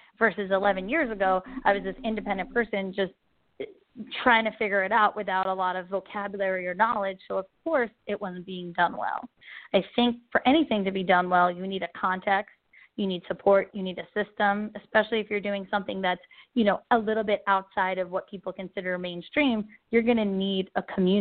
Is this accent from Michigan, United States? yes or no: no; New York, United States; I grew up in New York, and where I grew up, even though I was in New York, which is a really multicultural, amazing space